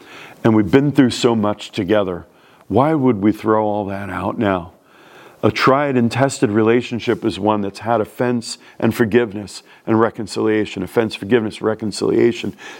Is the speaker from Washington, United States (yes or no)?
no; New York City, New York, United States; Look, I'm from New York City. I know what it means to speak bluntly and speak frankly.